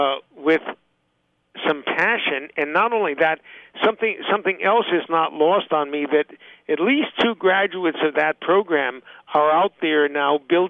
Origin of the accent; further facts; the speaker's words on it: Connecticut, United States; I remember growing up in Connecticut